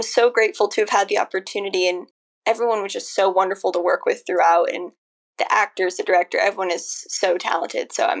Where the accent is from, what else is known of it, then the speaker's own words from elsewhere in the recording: Colorado, United States; I grew up in Colorado, and now I'm based in California